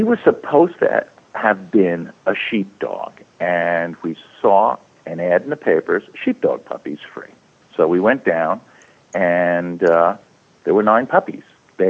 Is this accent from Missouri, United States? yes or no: no; New York, United States; And, you know, I grew up in New York.